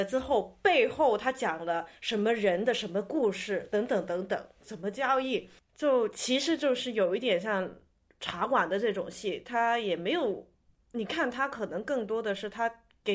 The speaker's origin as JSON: {"language": "Chinese", "country": "Hong Kong", "tie": "born or raised there", "said": "特别我就是南方香港长大的话"}